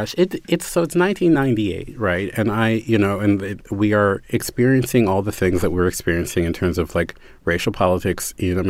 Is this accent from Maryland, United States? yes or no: yes; Baltimore, Maryland, United States; I'm from Baltimore, but that's not the third world, honey.